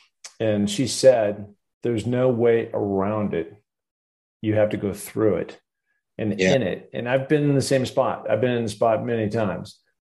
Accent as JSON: {"language": "English", "town": "Seattle", "region": "Washington", "country": "United States", "said": "By the way, I'm from Seattle, so I know all about rain."}